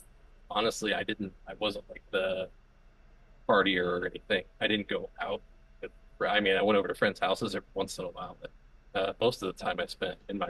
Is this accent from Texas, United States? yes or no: no; Illinois, United States; But well, I am 42 years old. Born and raised in Illinois, tiny town, about 5,000 people, and that is currently where I live as well.